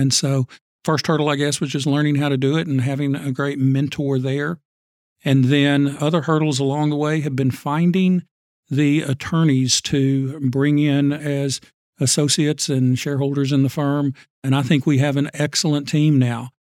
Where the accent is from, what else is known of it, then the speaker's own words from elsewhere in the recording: Gonzales, Texas, United States; Well, I grew up in Gonzales, Texas on a ranch. My family was cattle ranchers as a kid.